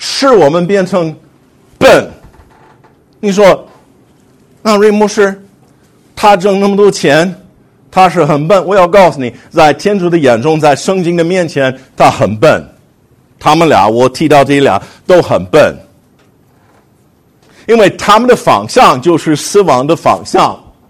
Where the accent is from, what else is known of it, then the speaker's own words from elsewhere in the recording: United States; 我就批评我们美国人做了啊。